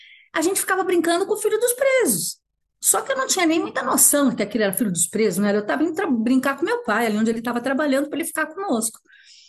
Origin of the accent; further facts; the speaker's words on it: São Paulo, Brazil; Como eu sou da Zona Norte, nasci na Zona Norte, eu morava ali perto do Carandiru.